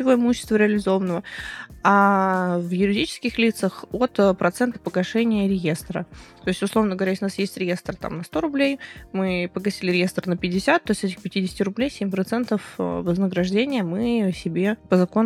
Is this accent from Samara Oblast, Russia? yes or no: yes; Samara, Samara Oblast, Russia; now in Moscow, Russia; Сейчас я не так давно переехала в Москву, я вообще из Самары, да, то есть я жила в Самаре